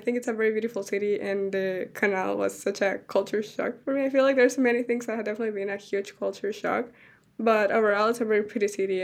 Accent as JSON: {"language": "English", "country": "Colombia", "second_language": "English", "lives_now": "Ottawa, Canada", "said": "I am an advertising and marketing communication management student at Algonquin College. I'm from Colombia."}